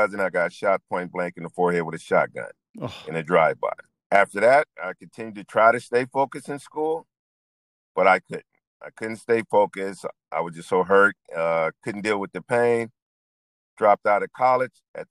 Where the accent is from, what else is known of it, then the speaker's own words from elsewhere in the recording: Los Angeles, California, United States; growing up in South Central LA. You know, it was gangs there.